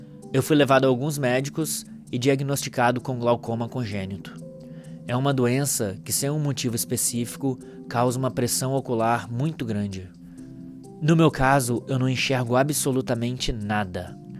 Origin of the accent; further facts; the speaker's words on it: Guarapari, Espírito Santo, Brazil; Eu nasci e cresci em Guarapari, uma cidade no litoral do Espírito Santo.